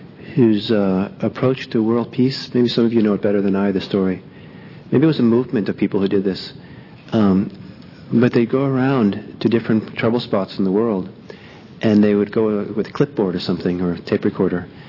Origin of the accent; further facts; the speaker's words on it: United States; And I'm an American or something.